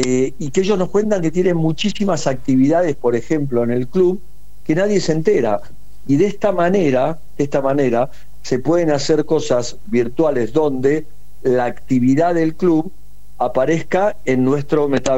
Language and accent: Spanish; Argentina; todos los que estamos en el proyecto somos argentinos.